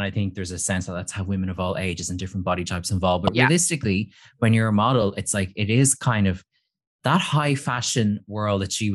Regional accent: Ireland; in general, I'm not a royal family person, and that's someone that's just being Irish, and I think we know better than to be into them.

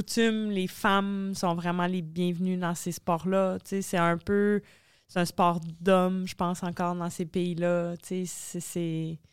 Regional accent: Trois-Rivières, Quebec, Canada; moi, je viens de Trois-Rivières, du bas du Cap, où ça peut amarre d'usine à papier, tu sais.

